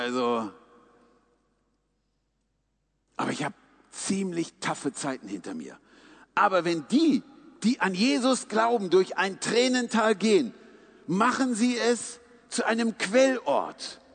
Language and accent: German; Hanover, Lower Saxony, Germany; Gehe ich zurück in meine Heimat nach Hannover